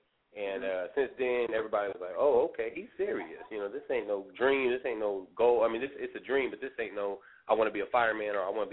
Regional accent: Richmond, Indiana, United States; I'm from Richmond, Indiana, I did a show at Richmond High School at their Civic Theater Center

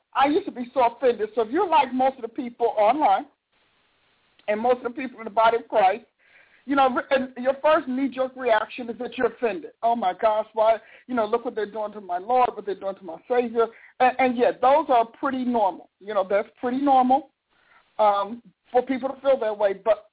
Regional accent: New Jersey, United States; now in Oklahoma, United States; I know I'm from Jersey, and I got to tell you, I am excited that God moved me to Oklahoma when it comes to wintertime.

